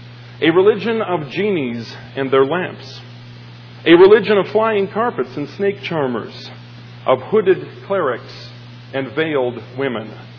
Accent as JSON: {"language": "English", "country": "United States", "said": "You see, I'm an American. I have a wife and children."}